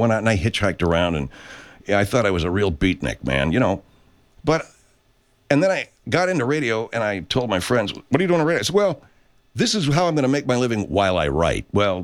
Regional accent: Arcadia, California, United States; They were located in the Huntington Sheraton Hotel, which was near where I grew up, Arcadia, California.

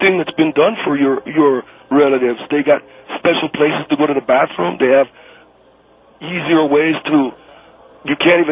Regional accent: Los Angeles, California, United States; Well, not really. I mean, I was raised in Los Angeles, you know.

